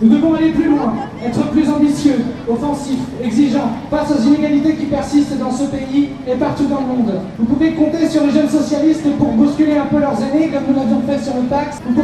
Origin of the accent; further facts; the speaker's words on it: Segré, Pays de la Loire, France; Je viens de Segré